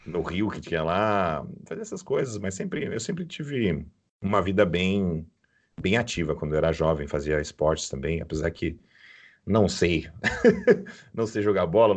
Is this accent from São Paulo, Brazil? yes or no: yes; Mairiporã, São Paulo, Brazil; moved away; minha escola foi em Mariporã, eu passava mais tempo em Mariporã, né? Então era... Ali ficou a minha casa mesmo, né? O lugar onde eu cresci, onde eu fiz a maior número de amizades.